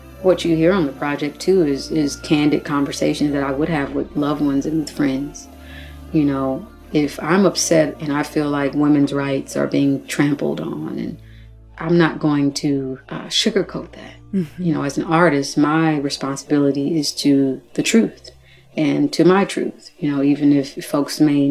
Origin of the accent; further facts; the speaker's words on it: United States; I love being American. I love being, you know, born here and having roots here.